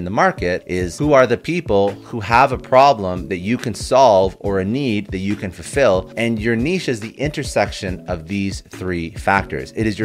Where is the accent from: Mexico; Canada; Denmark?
Canada; I'm Canadian, so I say niche. Americans seem to say niche.